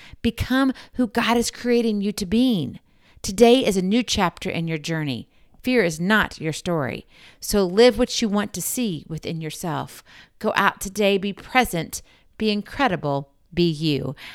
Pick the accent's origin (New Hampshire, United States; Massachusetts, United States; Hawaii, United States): Hawaii, United States; believe it or not, I was born in Hawaii. We moved around in between times, moved back again for my high school years.